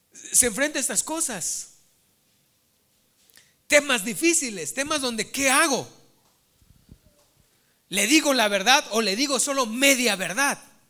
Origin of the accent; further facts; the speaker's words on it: Mexico; moved away; Para mí como mexicano, por lo menos en nuestra cultura y en nuestros valores cristianos allá